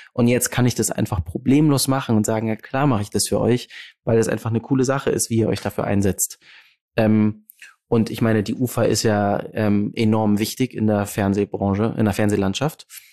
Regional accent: Hamburg, Germany; Ich komme vom Land aus Hamburg. Und bin in einem so sicheren Haushalt groß geworden

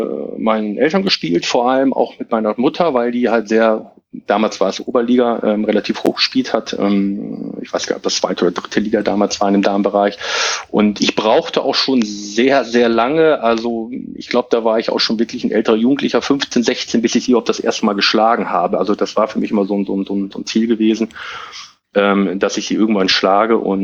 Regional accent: Hilter, Lower Saxony, Germany; Aber ich komme aus Hilter und ich wohne in Hilter

